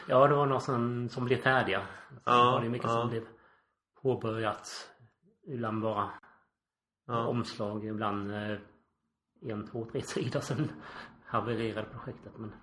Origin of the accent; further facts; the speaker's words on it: Sölvesborg, Blekinge, Sweden; now in Karlshamn, Sweden; Jag är ursprungligen från Sölvesborg där jag är uppväxt. Sen har jag bott här i Karlshamn sen 2002.